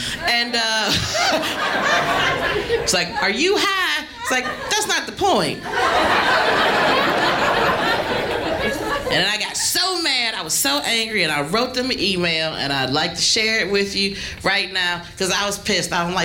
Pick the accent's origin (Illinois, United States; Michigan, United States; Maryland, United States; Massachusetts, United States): Michigan, United States; Detroit; moved away as an adult; now in Austin, United States; I'm originally from Detroit, but I do live in Austin, Texas now. Yes. Been there about 13 years. Didn't know anybody when I first moved there.